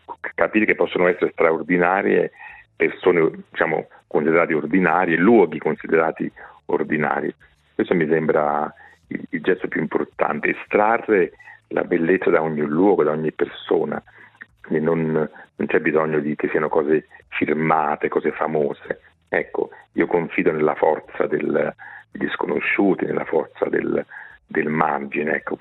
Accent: Bisaccia, Campania, Italy; Il mio paese si chiama Bisaccia, è in Campania, in provincia di Avellino, nel sud d'Italia.

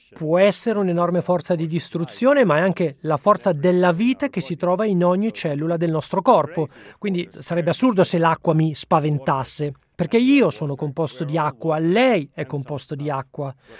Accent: Netherlands; Italian is a second language; da bambino cresciuto nei Paesi Bassi, si dà per scontata. E anche vivere sotto il livello del mare è del tutto normale e non viene affrontato dalla maggior parte delle persone nel mio paese.

